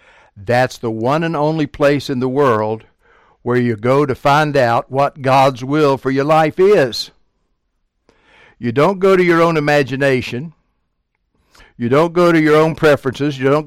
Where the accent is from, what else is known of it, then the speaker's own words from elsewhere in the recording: Tennessee, United States; moved away as an adult; now in Atlanta, United States; 1974, Becky and I came to Atlanta from East Tennessee. I would love to have stayed in East Tennessee, Southwest Virginia.